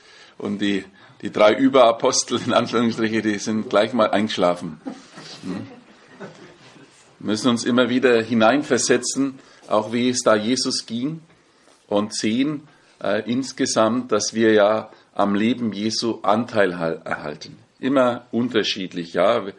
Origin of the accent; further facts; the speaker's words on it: Bavaria, Germany; Ich bin ja Franke.